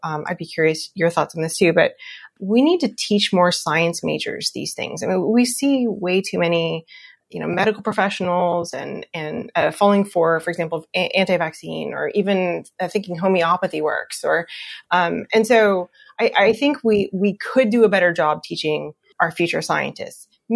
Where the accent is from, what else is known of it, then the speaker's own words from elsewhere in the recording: Iowa, United States; I'm from the Midwest. And when my husband got a job across the country, I'm from Iowa. When we moved across the country to Massachusetts